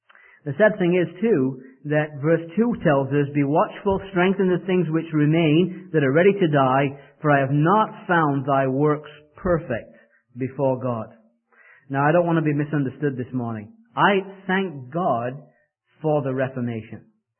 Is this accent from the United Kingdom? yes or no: yes; England, United Kingdom; My country, where I was raised in England